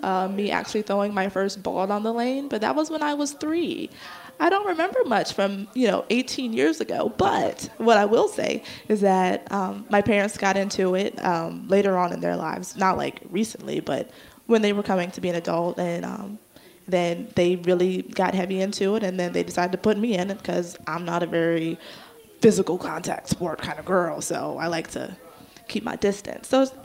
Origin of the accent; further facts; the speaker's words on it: Delaware, United States; Granted, I am from Delaware, yes